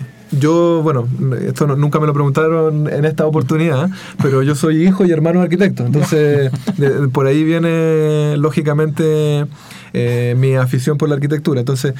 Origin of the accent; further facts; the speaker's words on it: Chile; también corresponde que a mí como chileno se me reconozca